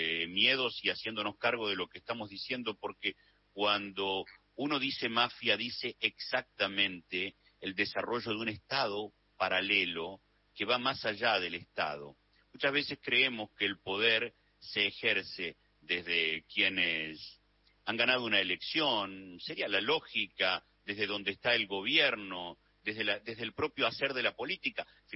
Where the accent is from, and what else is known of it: Argentina